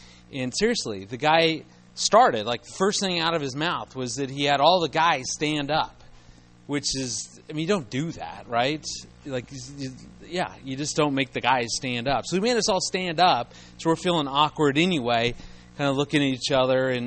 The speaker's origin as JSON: {"language": "English", "town": "Colorado Springs", "region": "Colorado", "country": "United States", "said": "Now, we're from Colorado Springs, so I mean, we're used to cold."}